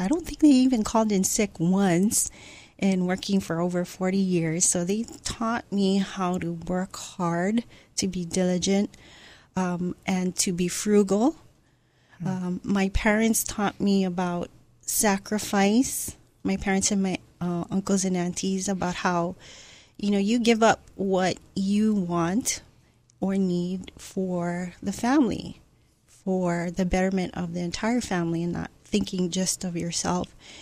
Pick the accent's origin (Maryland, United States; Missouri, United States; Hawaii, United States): Hawaii, United States; Ewa Beach; Danny, I am a true local girl. I was born and raised here in Hawaii. I grew up on the west side in Ewa Beach.